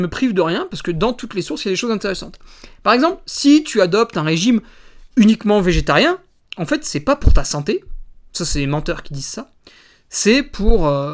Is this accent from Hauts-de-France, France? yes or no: no; Auvergne-Rhône-Alpes, France; Alors, le poisson, chez nous, en Savoie, tu peux trouver de la truite assez facilement.